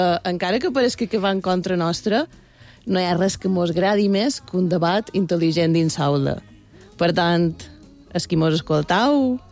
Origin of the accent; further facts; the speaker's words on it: Felanitx, Balearic Islands, Spain; el meu poble és famosa, per la ironia falenitxera